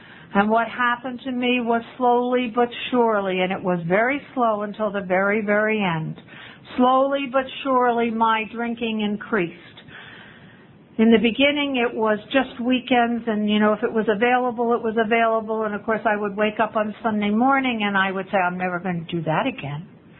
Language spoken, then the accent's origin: English; New Jersey, United States; I knew the country. I grew up in North Jersey, you know.